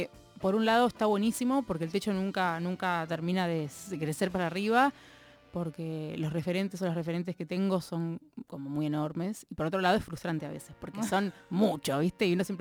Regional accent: Argentina; soy argentina y tengo mi historia propia

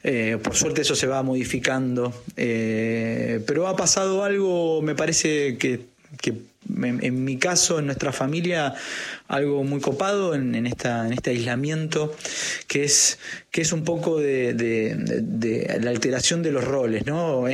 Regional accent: Argentina; soy un cocinero argentino.

